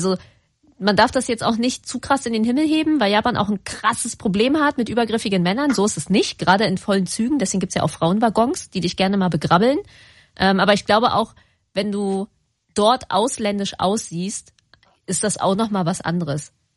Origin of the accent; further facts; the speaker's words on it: Berlin, Germany; Oder ich bin halt aus Berlin und bin so gewohnt, dass es mir gar nicht auffällt.